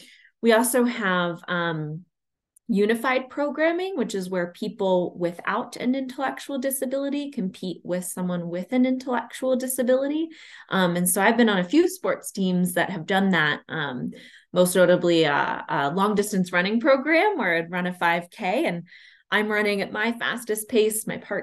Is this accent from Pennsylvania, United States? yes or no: yes; Pennsylvania, United States; And we grew up in Pennsylvania in the U.S.